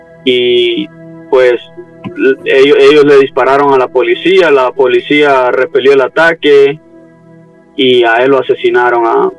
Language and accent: Spanish; Honduras; moved away; cuando aún estaba en mi país, en Honduras.